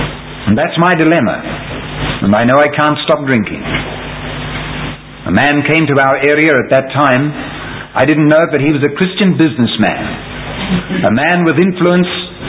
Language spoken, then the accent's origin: English; New Zealand; born there; I was born in New Zealand and I never murdered anybody at all.